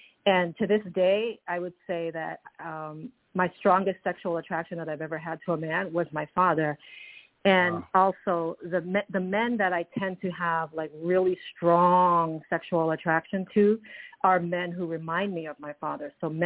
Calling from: Toronto, Ontario, Canada; I'm calling from Toronto, Canada.

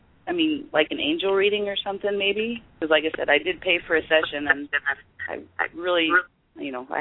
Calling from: Kansas, United States; South Central.

